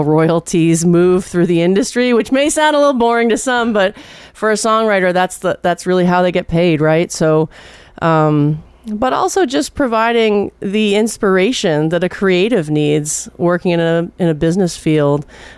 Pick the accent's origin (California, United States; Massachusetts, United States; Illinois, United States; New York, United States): Massachusetts, United States; Boston; now in Murfreesboro, United States; well, you know, I'm a Bostonian in Tennessee